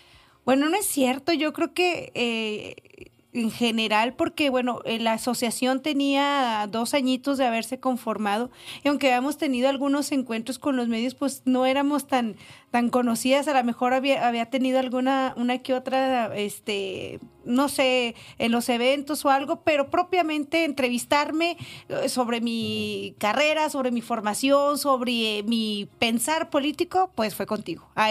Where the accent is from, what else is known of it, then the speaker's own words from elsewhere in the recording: Juárez, Chihuahua, Mexico; born there; No lo estoy negando, pero no, yo soy nacida en Juárez.